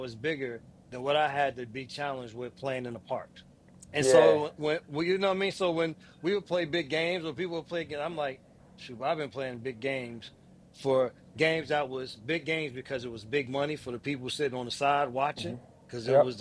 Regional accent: East Orange, New Jersey, United States; I grew up in East Orange, New Jersey.

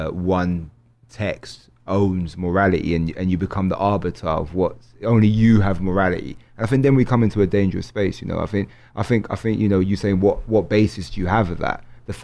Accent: London, United Kingdom; Yeah, London, yeah.

